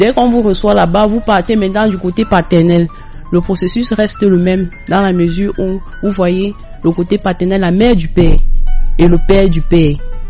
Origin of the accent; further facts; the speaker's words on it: Batcham, West, Cameroon; Maintenant, par exemple, à l'ouest, la dot est symbolique, notamment chez nous, à Batcham.